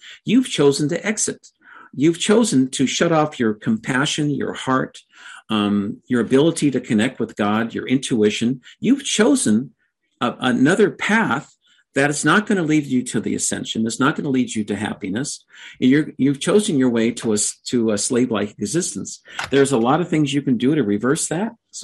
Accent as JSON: {"language": "English", "region": "Washington", "country": "United States", "said": "One of the problems that I have in my home state in Washington State is our fabulous governor, Jay Inslee"}